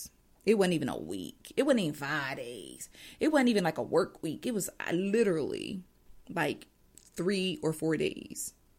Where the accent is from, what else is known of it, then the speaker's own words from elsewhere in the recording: New Jersey, United States; Don't make fun of the way I talk. I'm from Jersey.